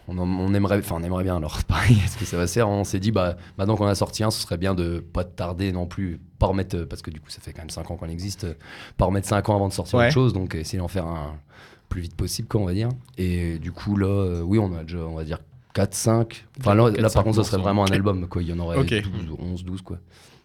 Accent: Grand Est, France; Non, on vient de l'Aube, la campagne augoise.

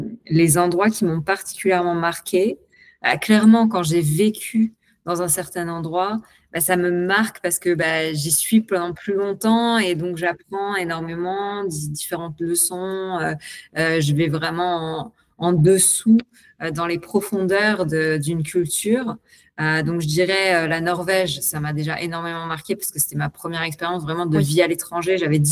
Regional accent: Louviers, Normandy, France; J'ai grandi à Louviers. C'est une ville entre Rouen et Évreux, en Normandie.

